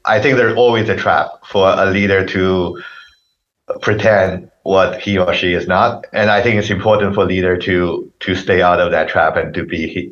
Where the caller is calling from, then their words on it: Milpitas, California, United States; I'm in California, Milpitas, California.